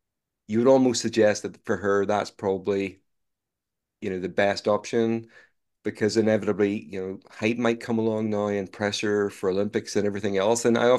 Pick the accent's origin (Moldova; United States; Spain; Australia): Australia; So as an Australian, you see, we can provide you with something close to your natural habitat for maybe one day a year.